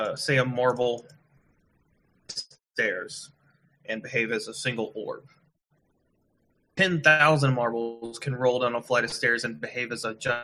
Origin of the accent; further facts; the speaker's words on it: United States; So to identify with my home country, the United States, enough to be able to give up my morals would be reprehensible to me.